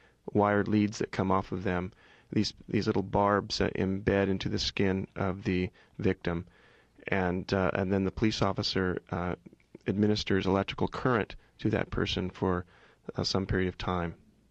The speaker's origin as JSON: {"language": "English", "town": "Fairfield", "country": "United States", "tie": "born or raised there", "said": "I was born and raised in Fairfield. I'm 35 years old, born in 1961, and my father's practiced medicine there for, you know, approximately 35 years."}